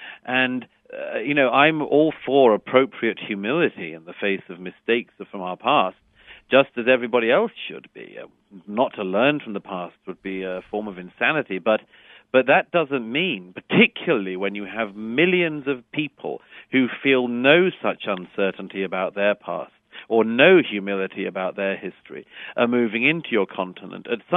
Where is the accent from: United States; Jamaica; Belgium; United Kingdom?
United Kingdom; all my life in this country I've been treated as a Muslim and never once have I been told my rights as a British woman.